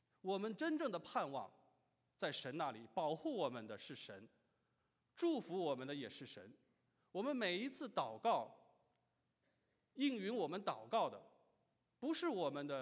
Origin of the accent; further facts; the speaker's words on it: Shaanxi, China; 我说我是从这个陕西来的，我也没有吃过兰州拉面